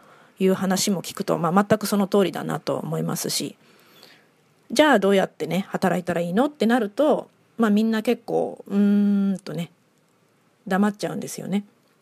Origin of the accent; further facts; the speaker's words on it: Kawasaki, Kanagawa, Japan; ずっとですね、もう生まれも育ちも川崎で、気づくと、地元の方に戻ってきているという感じでして、現在も、川崎市、北部の方にですね、住んでおります。